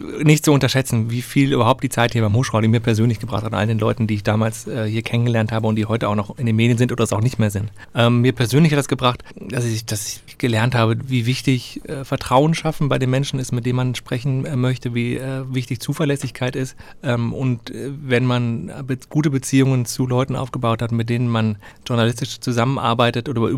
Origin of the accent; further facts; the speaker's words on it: Düsseldorf, North Rhine-Westphalia, Germany; Natürlich bin ich gebürtiger Düsseldorfer